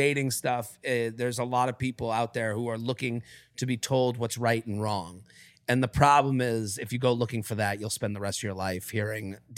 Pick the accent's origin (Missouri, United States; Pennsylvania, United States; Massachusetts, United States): Massachusetts, United States; Boston; I'm from Boston.